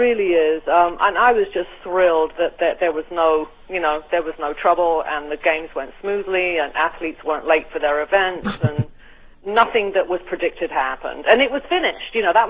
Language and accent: English; United Kingdom; I mean, I'm British, as you said, and I had been in America for about 3-4 months.